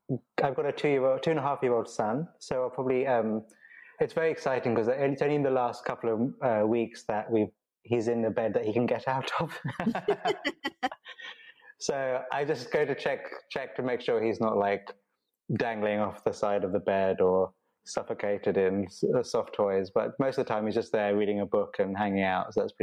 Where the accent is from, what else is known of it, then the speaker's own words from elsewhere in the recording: London, United Kingdom; born there; I was born in London. So my parents moved in the UK.